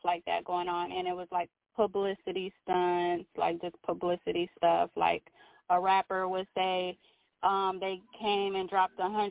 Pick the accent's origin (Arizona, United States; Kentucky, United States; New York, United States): Arizona, United States; Phoenix; I would say, well, you know, I come from South Phoenix neighborhood